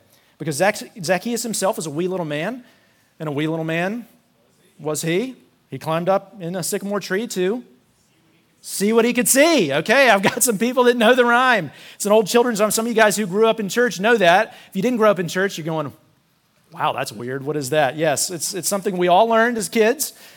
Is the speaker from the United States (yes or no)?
yes; North Carolina, United States; we're from North Carolina at the time is where I was from.